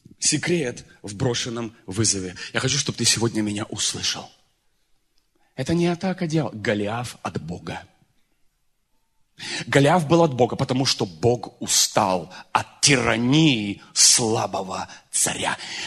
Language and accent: Russian; Zaporizhzhia, Zaporizhzhia Oblast, Ukraine; born there; я хохол. Вы знаете, ну не кинешь ты хохла, я родился в Запорожье, я знаю Запорожскую сич